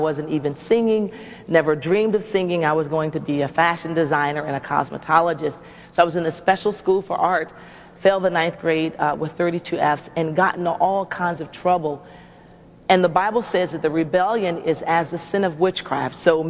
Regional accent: Washington, District of Columbia, United States; Well, born and raised in Washington, D.C. They're the nation's capital, and my mom and dad love the Lord.

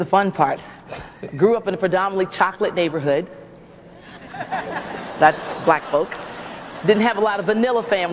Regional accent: Washington, District of Columbia, United States; Well, born and raised in Washington, D.C. They're the nation's capital, and my mom and dad love the Lord.

